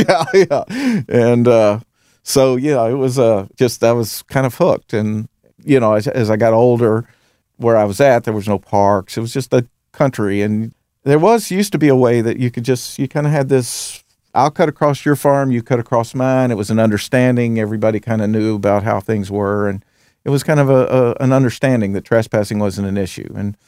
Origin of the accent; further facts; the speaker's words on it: Kentucky, United States; I'm from Kentucky, so holes are everywhere.